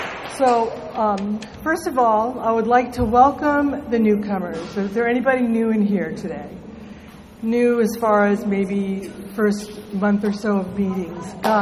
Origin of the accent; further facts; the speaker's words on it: Boston, Massachusetts, United States; So I was born on the East Coast in New England, Massachusetts. I'm a little Bostonian girl. And I was raised in a very strict Italian Catholic family.